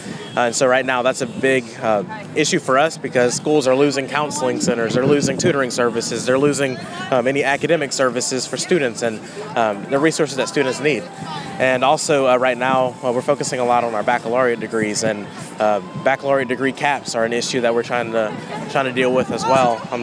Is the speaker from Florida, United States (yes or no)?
yes; Pensacola, Florida, United States; now in Gainesville, United States; I'm born and raised in Pensacola, Florida, and I moved to Gainesville to go to college.